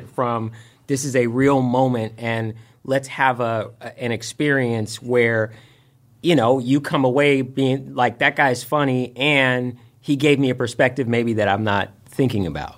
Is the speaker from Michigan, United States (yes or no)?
no; California, United States; and I grew up in Northern California, and my father was a Muslim, and my mom was Catholic